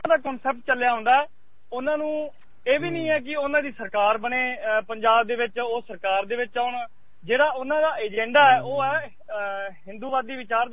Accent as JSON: {"language": "Punjabi", "region": "Rajasthan", "country": "India", "said": "ਮੈਂ ਹਾਂਜੀ ਮੈਂ ਰਾਜਸਥਾਨ ਤੋਂ ਬਿਲੋਂਗ ਕਰਦਾ"}